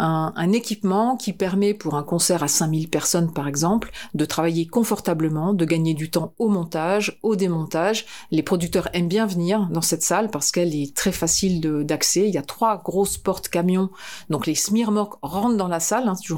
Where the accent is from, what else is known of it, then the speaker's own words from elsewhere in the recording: Lille, Hauts-de-France, France; also born or lived in Picardy; Alors, je suis née à Lille. J'ai grandi à Lille. Je suis une ch'timi. Pure souche. Et j'ai grandi en Picardie. Et ensuite, je me suis donc investie dans la natation et je suis partie à Lyon.